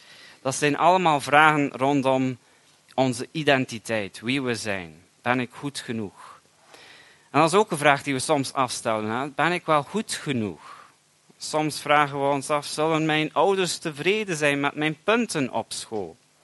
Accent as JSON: {"language": "Dutch", "region": "England", "country": "United Kingdom", "tie": "born or raised there", "said": "ik ben een Belg opgegroeid in Engeland."}